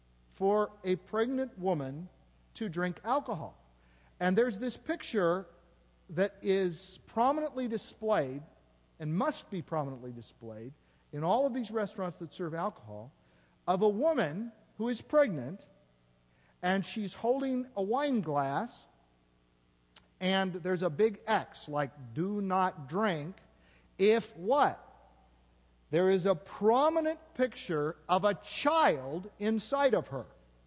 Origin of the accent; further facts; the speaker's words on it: Oregon, United States; not only in my home state of Oregon, but in Minnesota and all over the place.